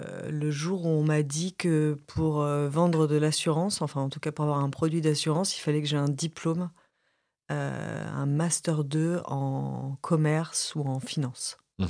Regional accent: Paris, Île-de-France, France; now in Bordeaux, France; Alors, je viens de Bordeaux, je suis une ancienne parisienne, donc j'ai passé plus de 30 ans à Paris. Et ça fait une dizaine d'années que je suis installée avec ma petite famille à Bordeaux. J'ai 3 garçons.

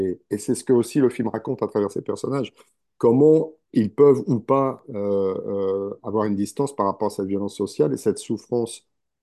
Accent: France; now in New York, United States; Ben, comme je suis français

